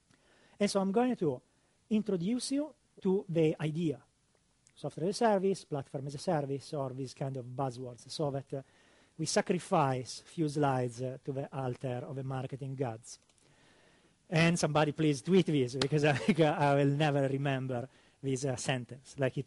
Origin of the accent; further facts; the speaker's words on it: Italy; English is a second language; now in Redmond, United States; I'm a principal architect evangelist in Redmond, as you can hear from my accent, classic North America. No, yeah, I'm actually Italian, but I've spent almost 6 years there in the States.